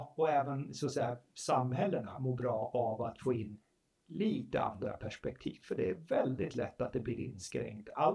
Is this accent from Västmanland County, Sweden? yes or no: yes; Arboga, Västmanland County, Sweden; moved away; jag kommer från Arboga, det är ju en stor stad om man jämför med.